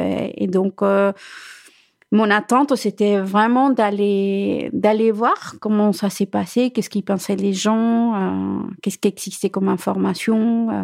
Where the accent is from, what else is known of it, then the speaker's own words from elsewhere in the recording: Chile; mon père qui est tombé malade et qui était au Chili, mon pays d'origine